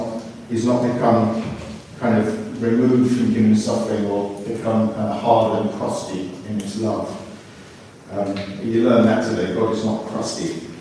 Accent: Cyprus; I'm from Cyprus, right? In Cyprus, the most popular word is tomorrow.

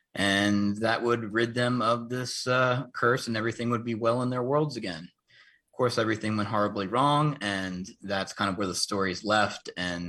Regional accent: York, Pennsylvania, United States; I'm from York, Pennsylvania, where the story takes place.

